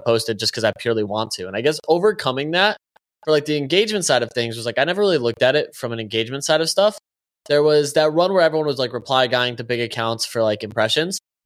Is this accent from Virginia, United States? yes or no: no; Connecticut, United States; Yeah, so I'm from a small town in Connecticut. Came from a low income, like, I guess you could say medium income, but the town I lived in was, like, relatively wealthy except for my family and a handful of others.